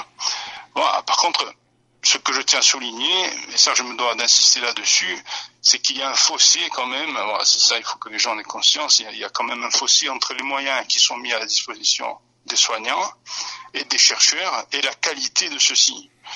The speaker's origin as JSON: {"language": "French", "region": "Corsica", "country": "France", "said": "et ici chez nous en Corse notamment"}